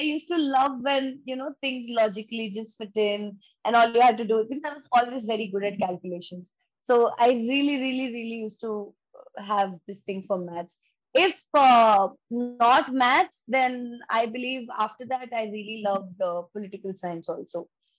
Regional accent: Delhi, India; And then when I come back to Delhi, that's my hometown, that's where I've spent maximum of my life so far. It just feels like home.

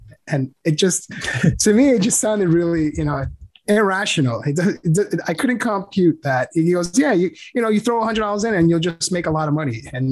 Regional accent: New York, United States; Okay, so I am from New York and not much to say.

